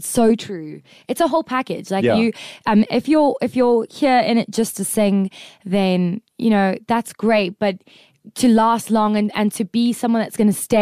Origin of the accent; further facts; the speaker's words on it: South Africa; I'm just a South African white girl